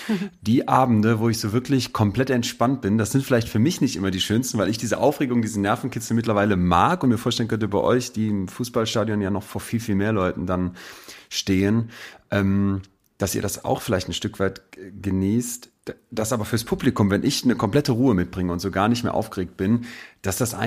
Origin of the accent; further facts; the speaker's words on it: North Rhine-Westphalia, Germany; Ich komme aus der Ecke um Köln, bin Solingen groß geworden, in Ehrenfeld, zum Kindergarten gegangen.